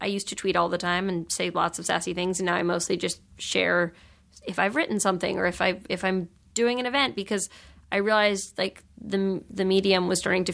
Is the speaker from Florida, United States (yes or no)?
no; New York, United States; I grew up in New York